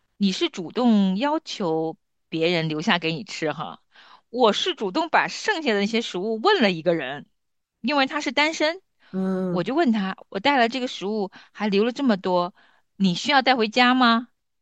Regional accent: South Korea; Chinese is a second language; 我们韩国人的为主的韩餐，那就不一样了

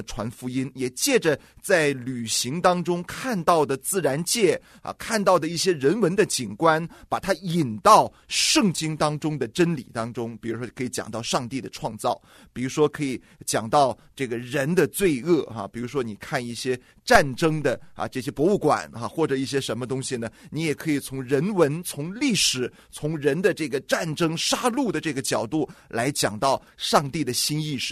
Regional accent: China

